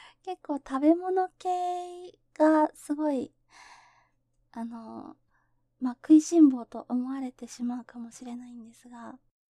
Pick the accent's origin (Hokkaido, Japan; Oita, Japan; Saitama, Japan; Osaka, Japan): Oita, Japan; 出身地は、大分県です。